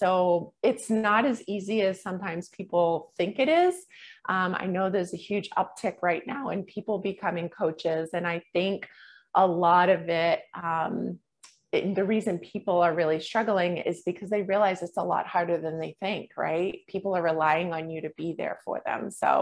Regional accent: Massachusetts, United States; we're from Massachusetts, you know, the seafood capital of the world.

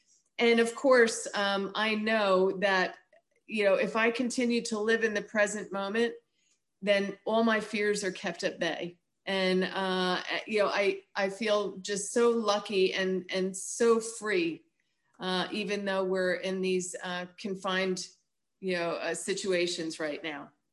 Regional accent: New Jersey, United States; now in Tallahassee, United States; Yes, I'm from Tallahassee, Florida, but originally I'm from the great state of New Jersey.

